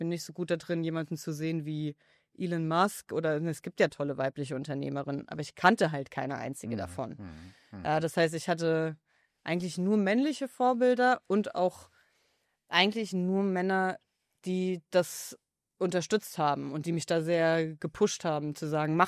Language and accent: German; West Germany, Germany; ich bin jetzt 35, ich bin in einer Welt aufgewachsen in Westdeutschland, wo viele Mamas zu Hause waren